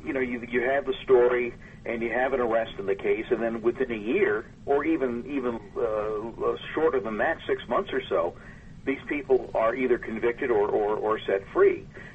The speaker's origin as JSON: {"language": "English", "region": "Northeast", "country": "United States", "tie": "born or raised there", "said": "growing up in the Northeast, you know, potholes reign supreme on the highways."}